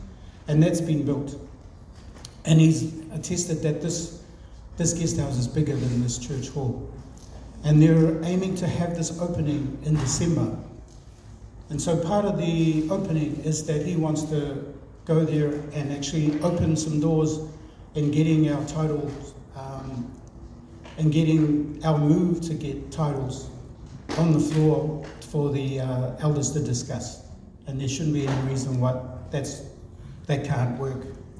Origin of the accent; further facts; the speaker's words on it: Iwa, Samoa; We are from Itu Paepae. It's like a main household in a village. And there are three main households in the village of Iwa